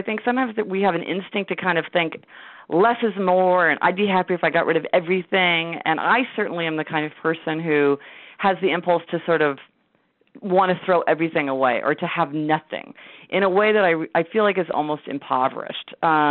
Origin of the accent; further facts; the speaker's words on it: Kansas City, Missouri, United States; I grew up in Kansas City, Missouri, so I have been driving.